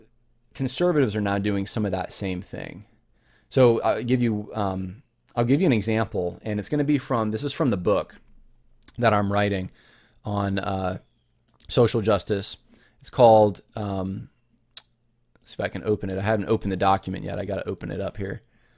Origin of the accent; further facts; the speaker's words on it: California, United States; born there; So I was born actually in California.